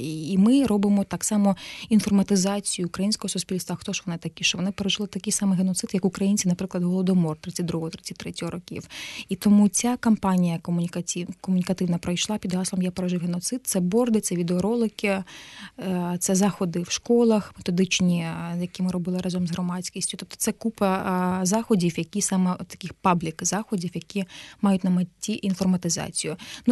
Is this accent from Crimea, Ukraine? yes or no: yes; Crimea, Ukraine; now in Kyiv, Ukraine; чи от сьогодні я відчуваю, як кримська татарка, яка жила 10 років до анексії тут